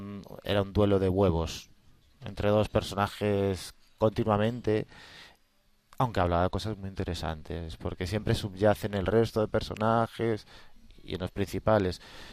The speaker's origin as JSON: {"language": "Spanish", "town": "Vigo", "region": "Galicia", "country": "Spain", "said": "y yo vengo de Vigo, que es la ciudad de las cuestas."}